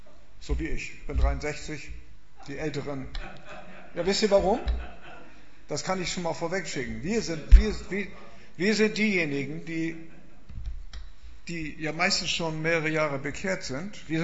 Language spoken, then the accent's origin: German; Kiel, Schleswig-Holstein, Germany; Ich komme aus Kiel, da haben wir auch Antworten